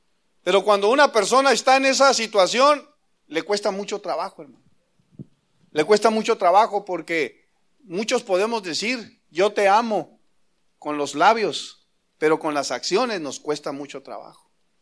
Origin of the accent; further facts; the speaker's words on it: Mexico; no es como nosotros, como mexicano